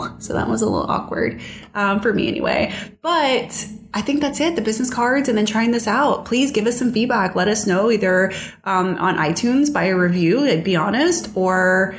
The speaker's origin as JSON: {"language": "English", "region": "Virginia", "country": "United States", "said": "Well, I'm not used to it. I'm from Virginia."}